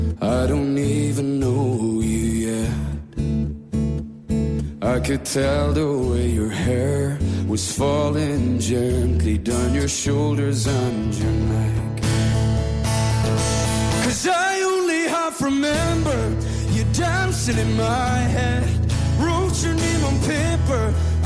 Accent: Northern Ireland, United Kingdom; accent: Tyrone; now in Galway, Ireland

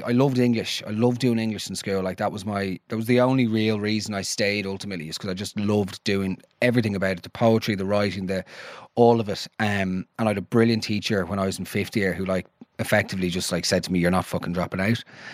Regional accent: Cabinteely, Leinster, Ireland; I'm from Cabinteely, originally. Grew up, went to St. Bridget's Boys School, National School in Cabinteely.

